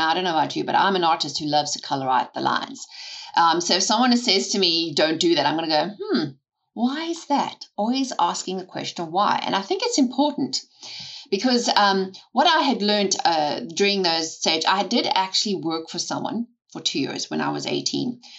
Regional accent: South Africa; when I was born and raised in South Africa, it was a very interesting environment to grow up in.

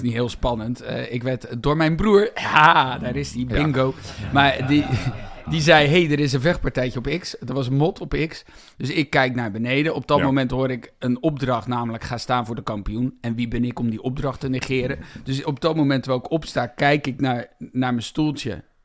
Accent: Heemskerk, North Holland, Netherlands; Ja, ik kom uit Heemskerk.

